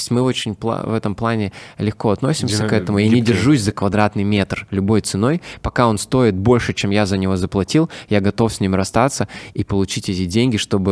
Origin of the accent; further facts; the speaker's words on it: Ural, Russia; вот я детство провел на Урале